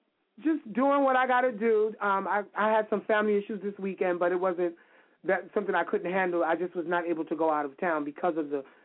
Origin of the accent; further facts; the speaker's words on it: Brooklyn, New York, United States; because we're both from Brooklyn, so I'm sure we'll find each other.